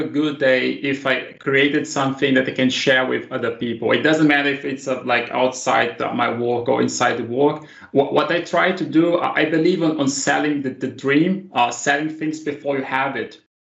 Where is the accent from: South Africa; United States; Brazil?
Brazil; now in Germany; I am from Brazil, actually. So I have been living in Germany since 2010, but I am from Brazil, and I have been living in Germany, and now I work at a company from Finland.